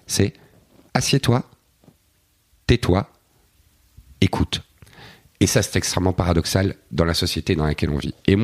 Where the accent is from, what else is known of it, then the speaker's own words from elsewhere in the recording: Belgium; Malheureusement pour nous, vous le savez, vous êtes Lillois, je suis Belge, les usines ont fermé.